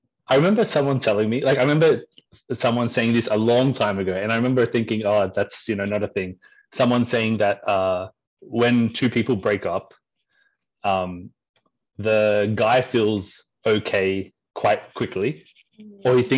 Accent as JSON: {"language": "English", "country": "Australia", "lives_now": "Canada", "said": "I was from Australia. I'm currently based in Canada"}